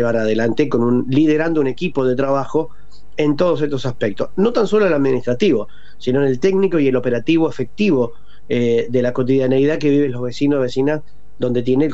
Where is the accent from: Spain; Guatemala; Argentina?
Argentina; Como argentinos y argentinas, que estamos reconciliándonos con nuestra propia historia